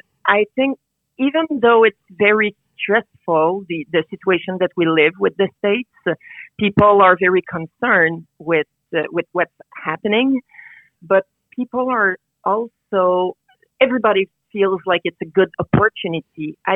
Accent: Bon Secours, Quebec, Canada; now in Sherbrooke, Canada; I'm a proud townshipper, first of all. I've been, I was born and raised in the township. I'm from Bon Secours, for those who know that area. I've been living in Sherbrooke for the last 20 years or so

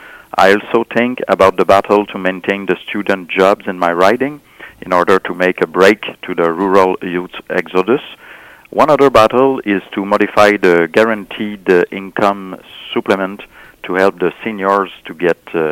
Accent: Victoriaville, Quebec, Canada; I'm from Victoriaville, and now most people recognize me all over my riding.

